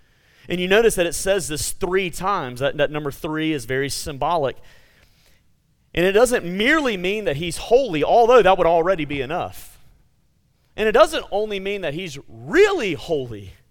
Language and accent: English; Montgomery, Alabama, United States; growing up in Montgomery, Alabama, and going often down to Orange Beach, Alabama